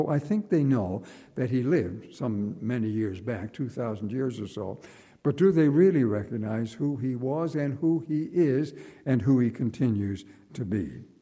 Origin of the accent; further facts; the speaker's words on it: Nova Scotia, Canada; I come from Nova Scotia, as you know, and I've often been at the seashore.